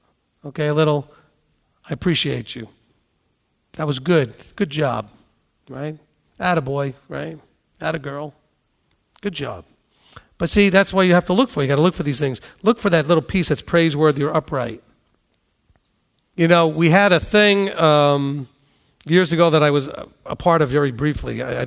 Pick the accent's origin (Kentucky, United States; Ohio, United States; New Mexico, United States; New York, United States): New York, United States; I can tell you that. I'm a New Yorker.